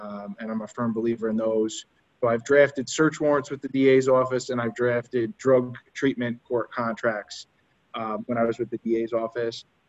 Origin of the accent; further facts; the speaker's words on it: Ellenville, New York, United States; Born and raised in Ulster County, Ellenville, actually, a proud Ellenville graduate here.